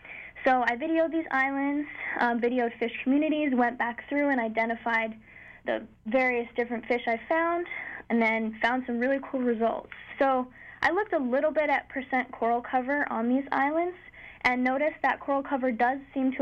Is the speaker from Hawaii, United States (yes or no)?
yes; Hawaii, United States; You know, growing up in Hawaii, I've spent a lot of time on the ocean, hanging out on our reefs.